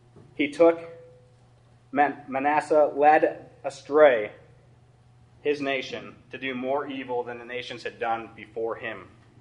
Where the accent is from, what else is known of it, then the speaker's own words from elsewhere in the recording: Greenwood, Indiana, United States; and I'm from Greenwood, Indiana. Ever heard of it?